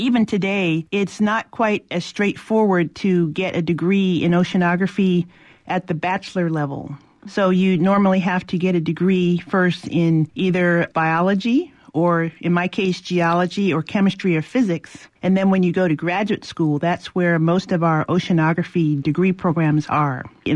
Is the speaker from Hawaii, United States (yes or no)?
yes; Maui, Hawaii, United States; my formative years were in Hawaii. I grew up on Maui, Hawaii, but my family is from Baltimore, Maryland on my mother's side and Charleston, South Carolina on my father's side.